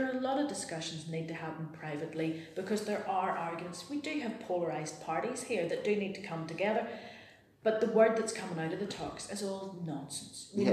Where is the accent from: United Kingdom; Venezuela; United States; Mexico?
United Kingdom; England; I'm dreadful at all languages, being English.